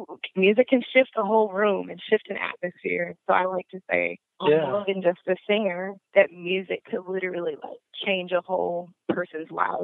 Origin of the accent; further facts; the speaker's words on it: Chicago, Illinois, United States; So I am born and raised in Chicago, south side of Chicago. I've been here my whole life